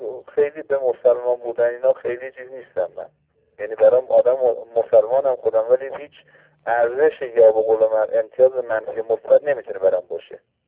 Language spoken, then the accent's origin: Persian; Iran; چون معمولا چون ما ایرانی هستیم مصادره میکنیم مسائل رو به پیرامون خودمون